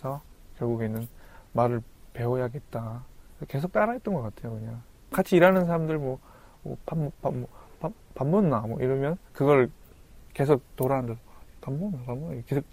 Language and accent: Korean; North Korea; accent: North Korean; now in South Korea; 고향이 어디세요? 뭐 이렇게 그런 경우가 굉장히 많았어요. 왜냐하면 북쪽 사투리가 있었기 때문에.